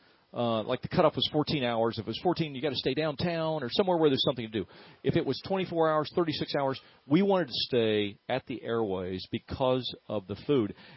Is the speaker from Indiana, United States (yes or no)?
yes; Indiana, United States; moved away; I grew up in Indiana before we moved here 25 years ago